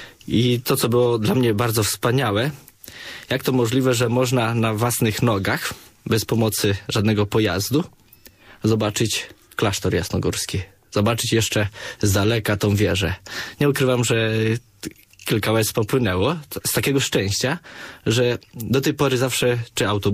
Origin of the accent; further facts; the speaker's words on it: Osieck, Masovian Voivodeship, Poland; I pochodzę, tak powiedziałem, z parafii Osieck. Byłem w parafii w Janowie Podlaskim, w Radzyniu Podlaskim, a teraz jestem w Białej Podlaskiej, w parafii błogosławionego Honorata od 2 lat.